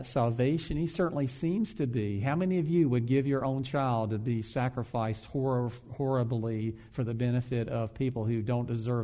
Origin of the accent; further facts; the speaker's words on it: the South, United States; And you have to understand that I'm from the South. Right? And so you're talking about a Southern boy who was raised in the days of segregation